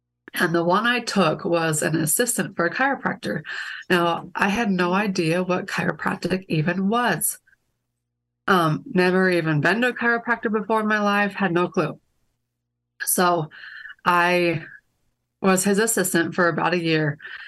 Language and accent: English; Utah, United States; Yeah, so I grew up in Utah.